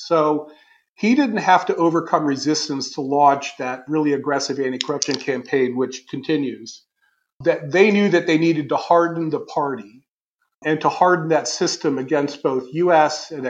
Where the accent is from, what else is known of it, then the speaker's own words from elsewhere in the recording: United States; and I'll speak as an American as well